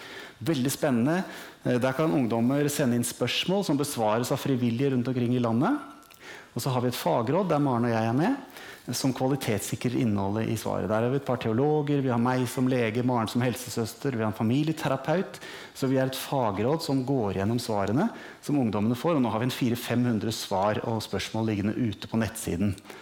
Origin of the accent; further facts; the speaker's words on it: Oslo, Norway; moved away as an adult; also born or lived in Kirkenes; now in Tromsø, Norway; vi kommer opprinnelig fra Oslo, men vi bor helt her oppe I Tromsø. Der har vi bodd nå I massevis av år, helt siden 95, så da over 20 år. Har vi bodd I Nord-Norge da, ikke I Tromsø hele tiden. Så har vi vært I Kirkenes.